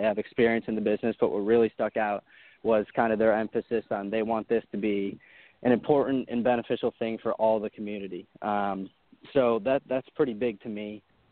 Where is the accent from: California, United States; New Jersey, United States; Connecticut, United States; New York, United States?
New York, United States; Syracuse; So I grew up in Syracuse, New York. It's about an hour south of Watertown